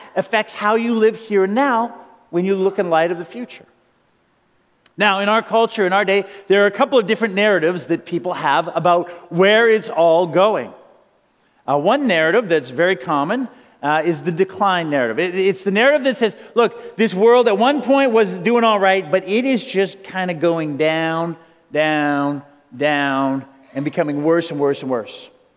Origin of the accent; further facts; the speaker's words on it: Alberta, Canada; moved away; I grew up in Alberta. We couldn't have fireworks. And so I moved out here.